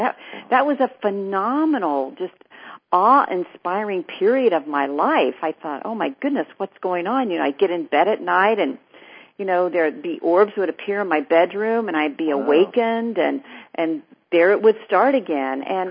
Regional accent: Clarksburg, West Virginia, United States; And I remember as a little girl, I grew up in this, in a small town in West Virginia named Clarksburg

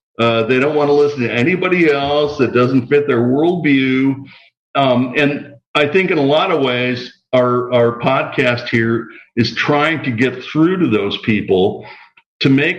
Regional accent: Kenosha, Wisconsin, United States; There was a girl I grew up with in Kenosha, Wisconsin, who is an artist

